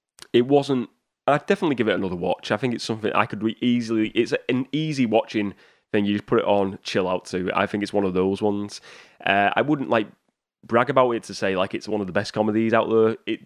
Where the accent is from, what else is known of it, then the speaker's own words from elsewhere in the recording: United Kingdom; I'll be honest, I'm British. I've never had a Pop-Tart.